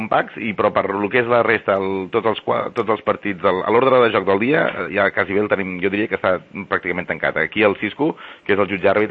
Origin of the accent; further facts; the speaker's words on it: Catalonia, Spain; tots som catalans